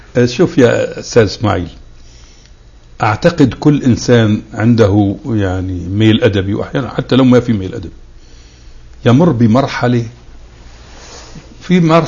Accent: Aleppo, Aleppo Governorate, Syria; كنا في مسبح من مسابح النوادي عندنا في حلب، وفي فترة السنة الثانوية بالذات

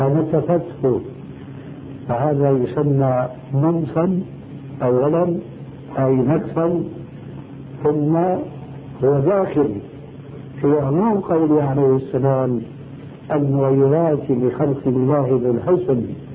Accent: Syria; وفي كثير من البلاد عندنا في سوريا

